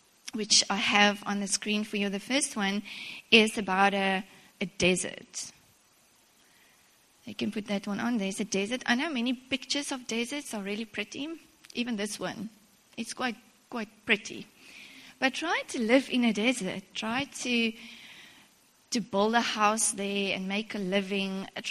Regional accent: Cape Town, Western Cape, South Africa; now in East London, South Africa; when we lived in Cape Town, we moved from Cape Town about 5 years ago to East London. And I was, for my whole life, I was used to a winter rainfall season

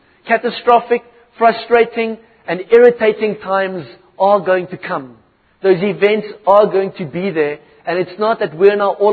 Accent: Virginia, Free State, South Africa; I come from Vrystaat, Virginia. I bought by Plat Afrikaans.

